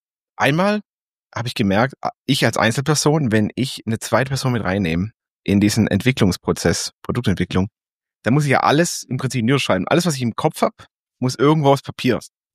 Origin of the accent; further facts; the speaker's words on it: Stuttgart, Baden-Württemberg, Germany; Ja, ganz kurz, ich komme aus Stuttgart